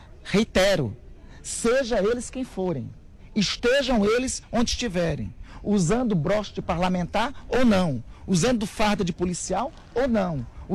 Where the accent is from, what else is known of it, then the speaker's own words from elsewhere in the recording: Brazil; como brasileiro, como democrata, como representante do povo brasileiro